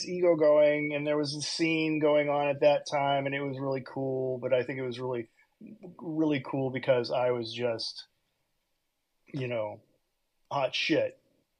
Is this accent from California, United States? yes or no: yes; California, United States; now in Seattle, United States; We'll just say that I moved up from California, which is bad enough in and of itself.